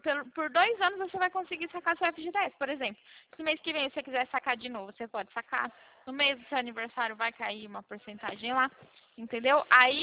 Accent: Rio Claro, São Paulo, Brazil; Eu sou de Rio Claro.

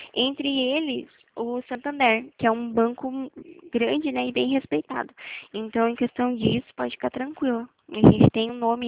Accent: São Paulo, Brazil; O meu DDD é 15, que faz pouco tempo que eu tô pra cá e eu sou do interior de São Paulo.

